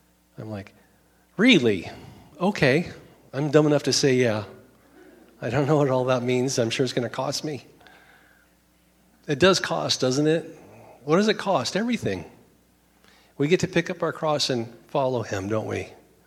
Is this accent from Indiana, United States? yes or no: no; Oregon, United States; I'm from the Oregon coast, born and raised there. It's about as rednecky as you can imagine.